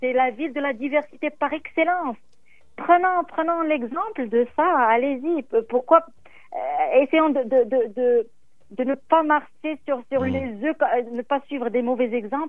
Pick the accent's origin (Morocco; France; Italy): Morocco; now in Canada; Moi, j'ai choisi de vivre ici. J'ai vécu au Maroc, je suis née au Maroc.